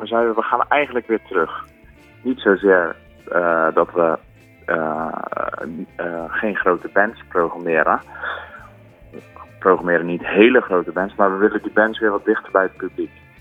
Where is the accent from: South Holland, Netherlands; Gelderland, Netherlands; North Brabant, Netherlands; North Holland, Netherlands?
South Holland, Netherlands; Schipluiden; born there; want wij zijn wel geboren in Schipluiden, maar hebben allemaal toch een beetje de stad omgezocht.